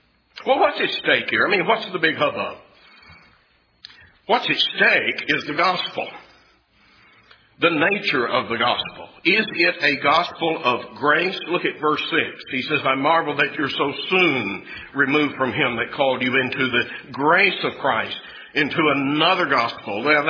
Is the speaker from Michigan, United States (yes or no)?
no; Texas, United States; I don't know if that's a Texas expression. I'm from Texas. Y'all know what that means?